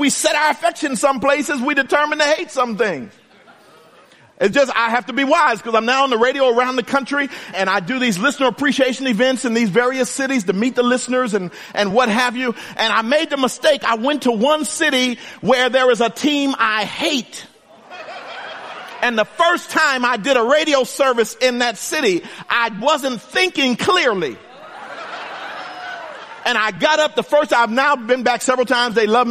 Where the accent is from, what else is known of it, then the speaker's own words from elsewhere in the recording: Philadelphia, Pennsylvania, United States; now in Northern California, United States; I grew up in Philadelphia, so I grew up in terms of professional football being an Eagles fan. And now I pastor in Northern California in 49ers country.